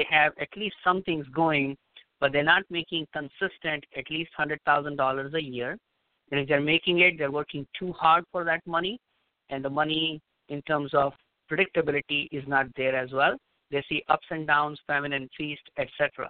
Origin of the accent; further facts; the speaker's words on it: India; born there; Anyway, so I was born in India, and my background is interesting.